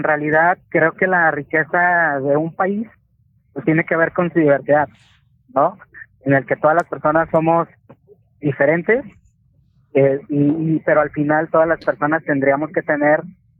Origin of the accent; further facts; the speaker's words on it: Tequila, Jalisco, Mexico; Yo nací en el año en el 80. Vengo de allá de Tequila, Jalisco, donde no tuve acceso a internet, donde mis padres no tenían información